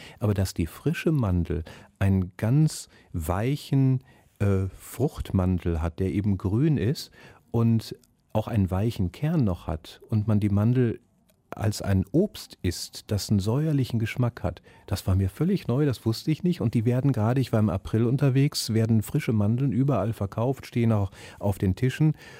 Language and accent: German; North Rhine-Westphalia, Germany; ich bin wie gesagt hier im Ruhrgebiet groß geworden